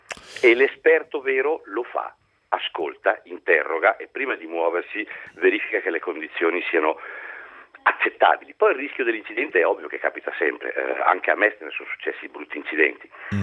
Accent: Ponte di Legno, Lombardy, Italy; born there; now in Lodi, Italy; io sono nato a Ponte di Legno, in montagna

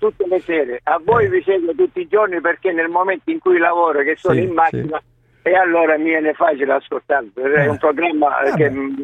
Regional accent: Sicily, Italy; Intanto sono siciliano.

